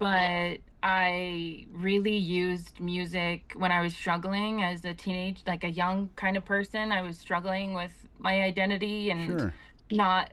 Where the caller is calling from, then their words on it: Edmonton, Alberta, Canada; I am currently from Edmonton, Alberta.